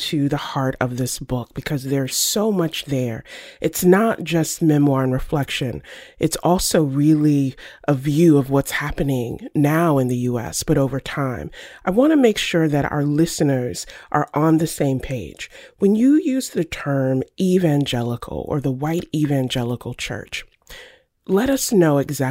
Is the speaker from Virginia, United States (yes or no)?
yes; Virginia, United States; it sounds a lot like my upbringing growing up in the Bible Belt in Virginia, the home of Liberty University, the Moral Majority Movement, so many overlaps.